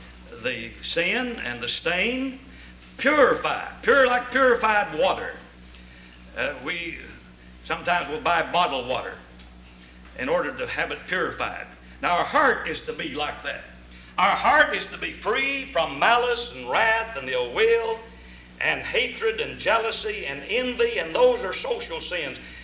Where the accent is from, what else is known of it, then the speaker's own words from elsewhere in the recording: Kentucky, United States; I grew up in Eastern Kentucky.